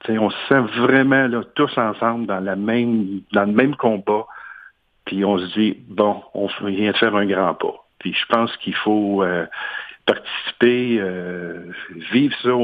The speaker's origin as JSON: {"language": "French", "town": "Quebec City", "region": "Quebec", "country": "Canada", "said": "Je suis de Québec, alors on va partir vers 6h le matin pour s'en aller pour la ligne de départ."}